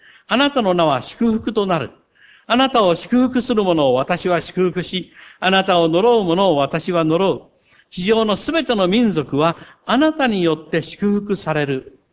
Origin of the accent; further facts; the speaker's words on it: Shikoku, Japan; 私の生まれ育った故郷、四国。